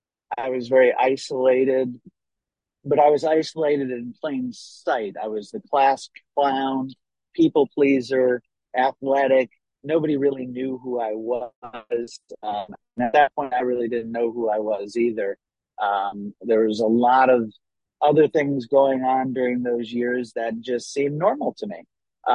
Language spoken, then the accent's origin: English; Ohio, United States; born there; So many, many years ago, I was born in Ohio